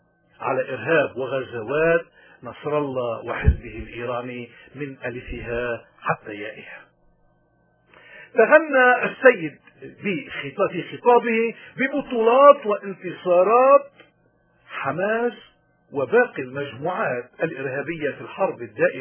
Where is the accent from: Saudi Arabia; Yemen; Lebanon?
Lebanon; مين اللي حكي ومين اللي هامنا نحن كلبنانيين، لأنه فعلا بيهينونا